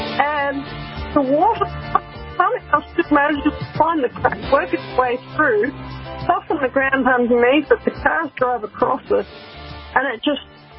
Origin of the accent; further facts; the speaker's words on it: Australia; I come across with my accent sounding a bit funny, but I'm not making a risk. It's just that's how they say the word here in Australia.